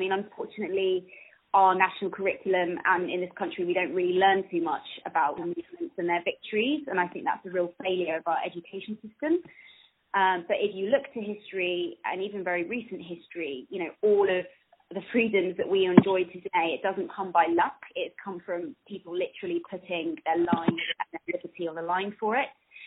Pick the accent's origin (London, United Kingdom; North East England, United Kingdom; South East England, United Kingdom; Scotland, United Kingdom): South East England, United Kingdom; Portsmouth; I grew up in Portsmouth and, you know, didn't go to particularly good state comp